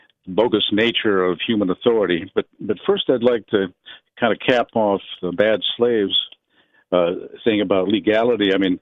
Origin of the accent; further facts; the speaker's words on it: Idaho, United States; You know, I'm from Idaho.